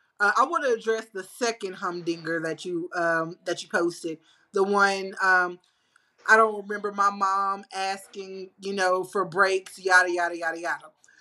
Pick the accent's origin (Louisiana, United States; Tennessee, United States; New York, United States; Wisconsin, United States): Louisiana, United States; Shreveport; I am Louisiana chick through and through, live in Shreveport, born and raised in Shreveport